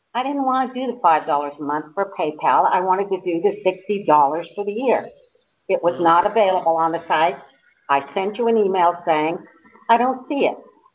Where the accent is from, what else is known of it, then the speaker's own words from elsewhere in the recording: Texas, United States; Now, another thing, I'm from Texas.